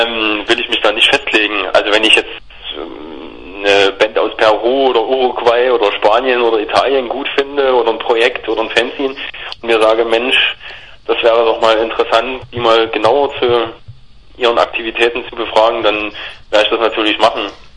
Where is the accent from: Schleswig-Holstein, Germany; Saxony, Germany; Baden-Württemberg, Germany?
Saxony, Germany; Leipzig; Also, ich komme aus Leipzig